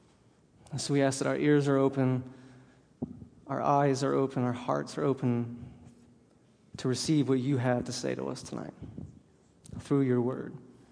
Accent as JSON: {"language": "English", "region": "Alabama", "country": "United States", "said": "I'm a simple guy. I'm from Alabama, okay?"}